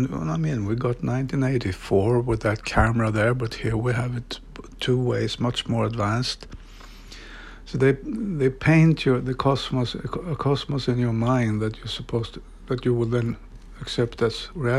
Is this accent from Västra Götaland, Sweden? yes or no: yes; Ulricehamn, Västra Götaland, Sweden; English is a second language; So we find in our small town, based on my hometown then, Ulricehamn, where this story is